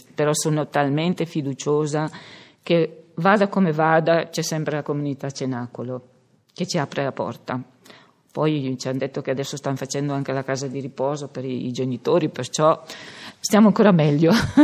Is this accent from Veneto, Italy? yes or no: no; Brescia, Lombardy, Italy; perché noi siamo di Brescia